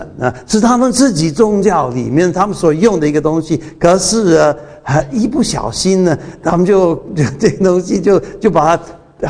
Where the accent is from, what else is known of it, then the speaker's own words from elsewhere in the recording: Taiwan; accent: Taiwanese Mandarin; 我的台湾国语啊